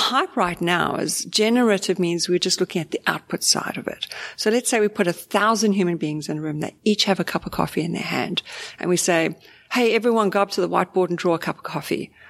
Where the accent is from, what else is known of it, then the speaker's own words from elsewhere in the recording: Zimbabwe; I was a refugee from Zimbabwe. We were broke, like so poor.